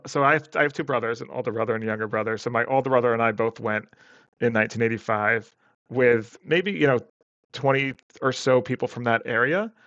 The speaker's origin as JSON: {"language": "English", "region": "Connecticut", "country": "United States", "tie": "born or raised there", "said": "Yeah, so I grew up in Southern Connecticut in Fairfield County."}